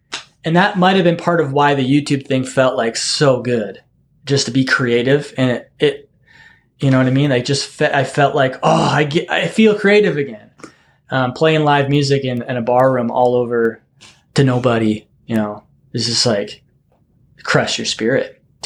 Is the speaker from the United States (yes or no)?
yes; Duluth, Minnesota, United States; Well, he's from Duluth, you know, I don't know if you knew that. He's from my hometown.